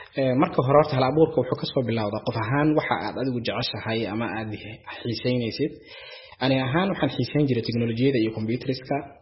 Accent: Mogadishu, Banaadir, Somalia; anigu waxaan ku dhashay magaalada Muqdisho, gaar ahaan degmada Wadajir.

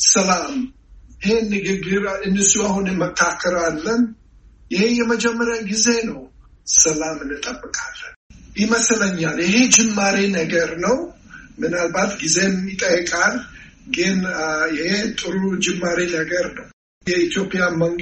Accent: United States; እኔ አሜሪካዊ ነኝ፣ ግን ኢትዮጵያን ሀገር እቆጥራለሁ።

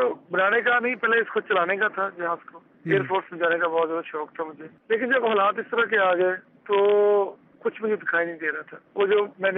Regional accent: Pakpattan, Punjab, Pakistan; جی، میں ہمیشہ سے یہیں پہ پیدا ہوا. میرے باپ دادا بھی یہیں اسی گاؤں کے رہنے والے.

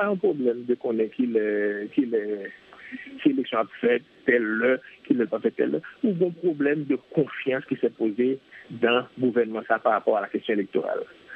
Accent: Haiti; Si en tant qu'haïtien

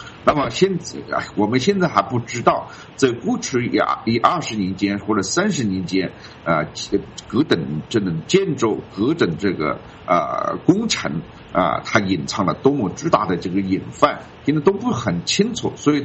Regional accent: China; now in United States; 作为一个中国人，经常看到这样的消息

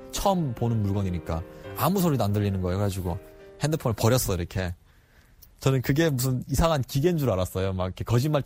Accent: Chongjin, North Hamgyong, North Korea; now in South Korea; 저는 청진이라는 곳이 고향이고요. 또 이제 함경북도 청진이 고향인데 제가 어렸을 때 가장 기억에 나는 거는 저희 집이 바닷가 근처에 있었거든요.

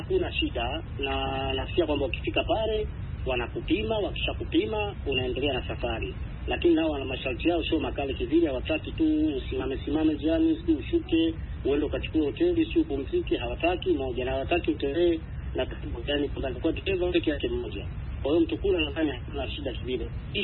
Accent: Tanzania; sasa hivi niko Tanzania

